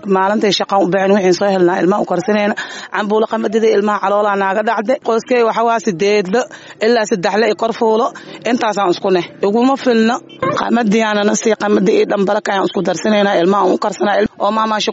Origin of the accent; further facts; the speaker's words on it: Kismayo, Jubaland, Somalia; ana waxaan ka soo barakacay Kismaayo